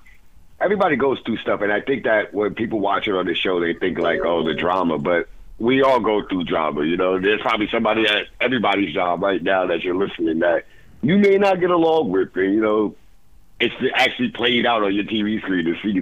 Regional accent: New York City, New York, United States; Being a New Yorker and always seeing the big lights and big city, you know, you got to big or go home, you know.

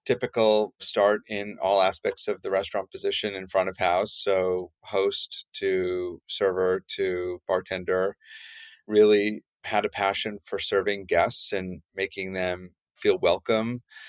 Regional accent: New York, United States; growing up in New York, it was definitely would always try to escape the cold wherever possible.

